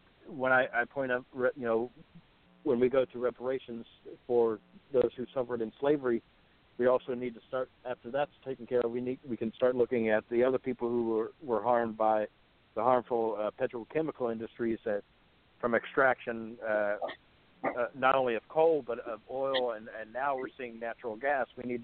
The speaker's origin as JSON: {"language": "English", "region": "West Virginia", "country": "United States", "tie": "born or raised there", "moved": "yes", "lives_now": "Southern Ohio, United States", "said": "But I grew up in West Virginia, so there's a lot of Civil War sites across the places where I was living and exploring as a youth."}